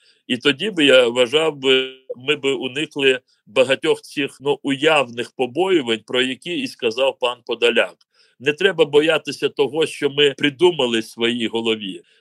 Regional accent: Crimea, Ukraine; Ми, як кримські татари, як громадянини України, на це покладаємо дуже великі свої надії

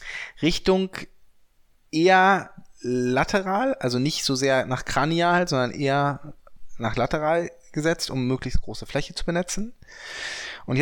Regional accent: Hanover, Lower Saxony, Germany; Wir kommen aus Hannover, 96 ist gestern abgestiegen.

